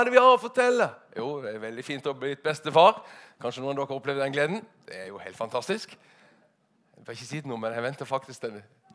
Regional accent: Lista, Agder, Norway; der jeg kommer fra, Lista på Sørlandet, en bygd med 900 mennesker.

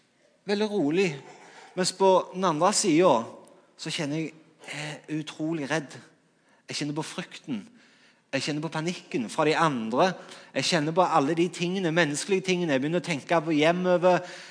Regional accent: Rogaland, Norway; Her kom jeg fra Jæren, liksom, rolig og trygge forhold liksom, i Norge

